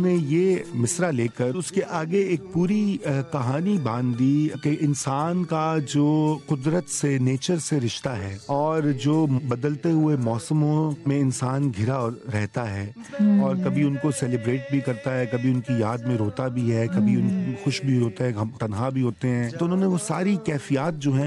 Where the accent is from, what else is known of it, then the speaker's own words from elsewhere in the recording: Lahore, Punjab, Pakistan; جب ہم بچپن میں اس زمانے میں لاہور میں چونکہ میری پرورش ہوئی, تو وہاں پر گرمیوں کی رات میں چھت پر سویا جاتا تھا